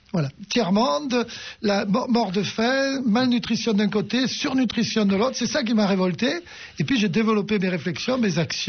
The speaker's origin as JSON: {"language": "French", "region": "Auvergne-Rhône-Alpes", "country": "France", "said": "je suis originaire aussi de l'Ardèche, mes parents sont originaires de l'Ardèche. J'ai gardé les vaches toute ma vie. Et devant ce milieu rural, j'ai pu tomber amoureux à la fois de la nature et des animaux."}